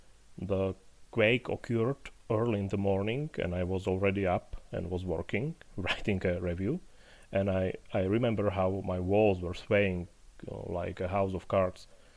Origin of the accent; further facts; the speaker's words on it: Poprad, Prešov Region, Slovakia; staying in Slovakia, now in my hometown of Poprad, below the High Tatras, with my family and my puppy.